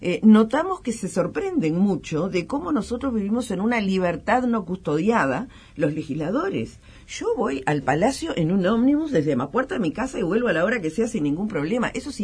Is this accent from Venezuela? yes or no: no; Uruguay; siempre nos diferenciaron o nos identificaron como uruguayos y uruguayas